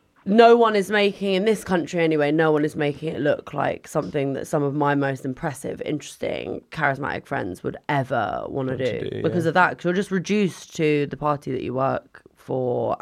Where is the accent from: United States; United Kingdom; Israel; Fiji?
United Kingdom; London; I'm from North London.